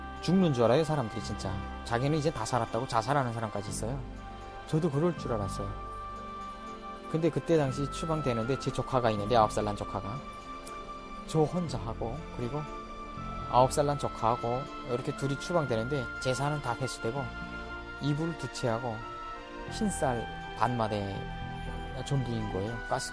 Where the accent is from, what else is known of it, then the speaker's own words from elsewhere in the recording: Pyongyang, North Korea; 평양 사람이 지방에 딱 가니까 야, 그 텃세가 얼마나 센지.